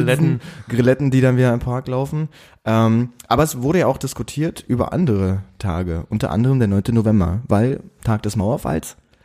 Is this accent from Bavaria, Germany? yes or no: no; Berlin, Germany; Wo wir uns als Berliner einfach mal freuen, dass wir Berliner sind.